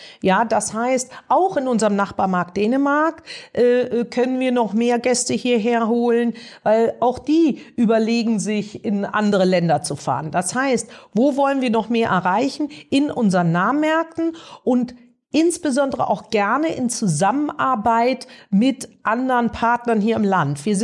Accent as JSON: {"language": "German", "region": "Berlin", "country": "Germany", "tie": "born or raised there", "also_born_or_lived": "Lüneburg / Heidelberg / Bad Godesberg / Wiesbaden", "said": "Wow, also geboren bin ich in Lüneburg, aufgewachsen in Heidelberg, Bad Godesberg, Berlin und Wiesbaden."}